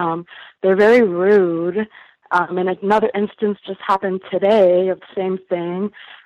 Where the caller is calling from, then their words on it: Renton, Washington, United States; I'm calling from Renton, Washington, and I'm a caregiver